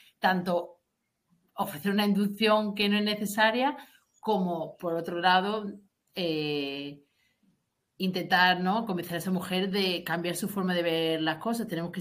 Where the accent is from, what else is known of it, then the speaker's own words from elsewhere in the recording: Andalusia, Spain; now in England; soy andaluza, aunque llevo 11 años en Inglaterra, pero este acento no se me va a ir en la vida.